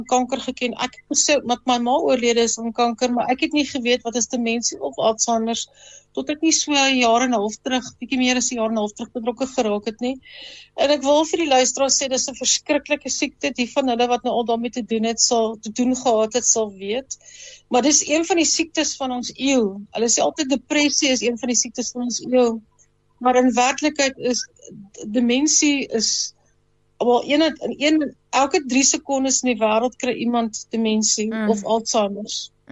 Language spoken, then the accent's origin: Afrikaans; Cradock, Eastern Cape, South Africa; now in Johannesburg, South Africa; Ek is 'n Ooskaapenaar, soos jy, wat in Kraddock groot geword het. Ek is baie trots op my Ooskaapse wortels. Ek was so bietjie in Delmas, maar ek het eindelijk in Kraddock groot geword en ek is 'n oud koffie en ek bly nou al oor die 30 jaar in Johannesburg.